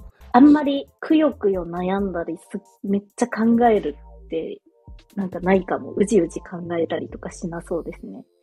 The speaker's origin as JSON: {"language": "Japanese", "region": "Saga", "country": "Japan", "tie": "born or raised there", "said": "なんかの、めちゃくちゃなんか無法地帯みたいな場所って思ってませんか、うん、佐賀県のこと。"}